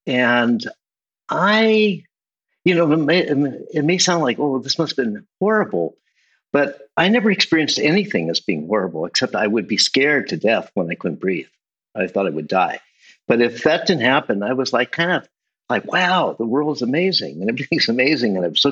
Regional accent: San Francisco, California, United States; But I grew up in San Francisco. My family had been in San Francisco since before the 1900s. Grew up in a Jewish family.

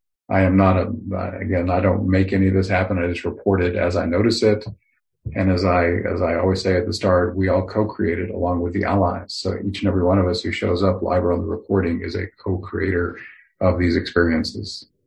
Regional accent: the South, United States; Being a Southerner, I can appreciate all of that, living here in North Carolina.

